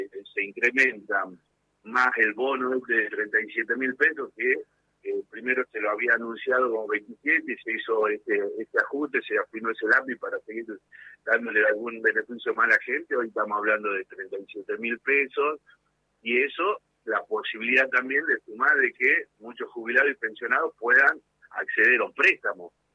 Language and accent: Spanish; Tucumán, Argentina; acá en Tucumán, yo soy tucumano, mi responsabilidad es Jujuy, Salta y Tucumán, pero bueno, soy tucumano.